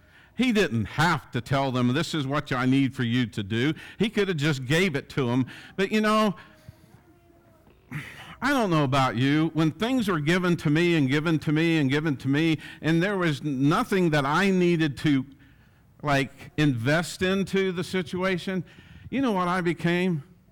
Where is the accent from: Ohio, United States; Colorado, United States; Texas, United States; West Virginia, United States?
West Virginia, United States; Since I grew up in West Virginia, I love mountains, trees, fresh vegetation, green, color of the fall.